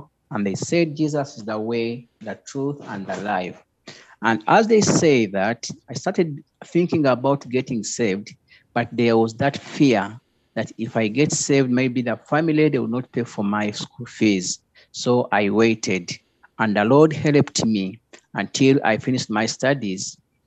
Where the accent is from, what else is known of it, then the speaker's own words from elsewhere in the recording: Uganda; I'm coming from Uganda in East and Central Africa.